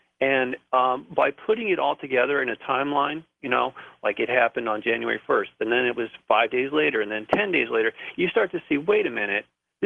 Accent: Malibu, California, United States; Well, I was seeing things around where I grew up in Malibu and that I found to be rather curious.

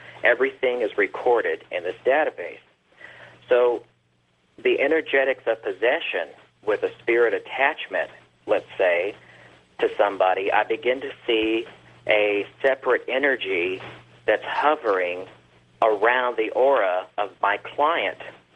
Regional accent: Arkansas, United States; Growing up in Arkansas in a little town

